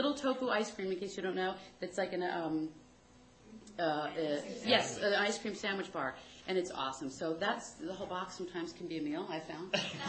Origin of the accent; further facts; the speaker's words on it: Maryland, United States; Yeah, I'm from Maryland, D.C. I went to NYU.